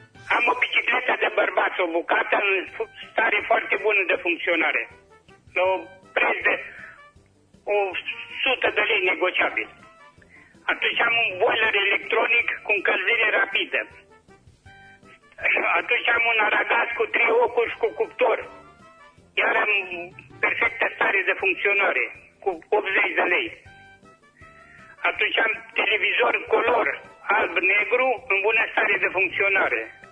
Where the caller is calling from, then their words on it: Caransebeș, Caraș-Severin, Romania; din Caransebeș.